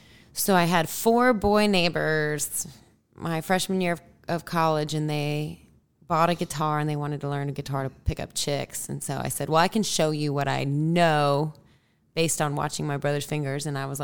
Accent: New Mexico, United States; But then I played in a theater in New Mexico and it's my home state and stuff

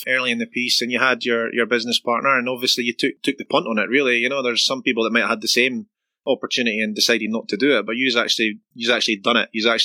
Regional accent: Edinburgh, Scotland, United Kingdom; as we were saying off air, I'm from Edinburgh.

